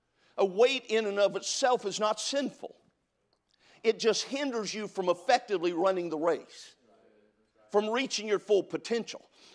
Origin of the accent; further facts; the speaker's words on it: California, United States; I grew up in California. It's okay, I got over it.